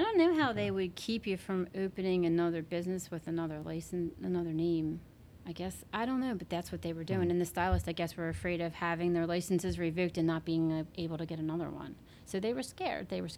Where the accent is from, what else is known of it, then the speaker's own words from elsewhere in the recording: Philadelphia, Pennsylvania, United States; There was no way I was going to not work if they were going to burn my hometown to the ground